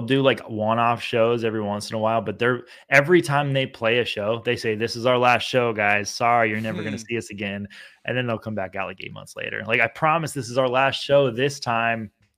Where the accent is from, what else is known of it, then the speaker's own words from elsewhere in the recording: State College, Pennsylvania, United States; I'm from State College, yeah.